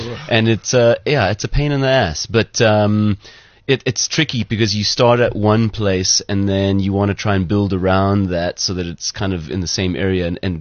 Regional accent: Gauteng, South Africa; We're from the West. We're West Randers.

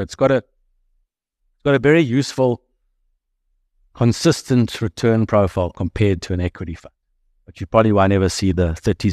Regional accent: South Africa; the good thing I think about being a South African

